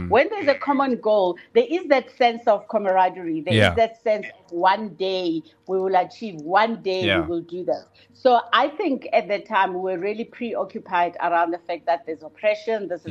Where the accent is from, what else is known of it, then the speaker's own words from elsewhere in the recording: Johannesburg, Gauteng, South Africa; now in Cape Town, South Africa; Because I was coming from Johannesburg, right? Coming outside of Cape Town